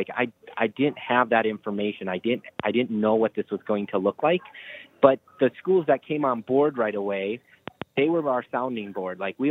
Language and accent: English; Marion, South Dakota, United States; Yeah, you know, I grew up in Marion, South Dakota, and so a small school, K-12 altogether.